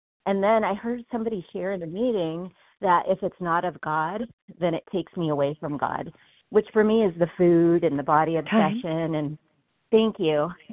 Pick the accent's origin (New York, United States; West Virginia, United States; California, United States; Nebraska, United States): California, United States; from California.